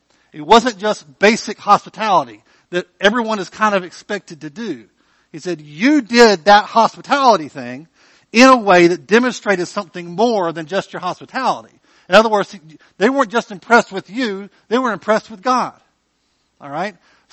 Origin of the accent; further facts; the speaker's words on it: the South, United States; So I am a Southerner, so don't get offended by me, you know, suggesting that perhaps our Southern hospitality only is about a skin deep, okay?